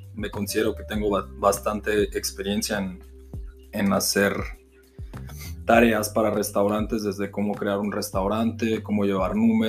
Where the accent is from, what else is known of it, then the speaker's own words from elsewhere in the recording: Mexico; moved away as an adult; now in United States; Mi padre es americano, mi madre es mexicana. Entonces, cuando yo estaba chico, prácticamente tenía un año, mis padres se separaron, me tuve que mover a vivir a México. Entonces, pues mi vida normal en México empezó todo.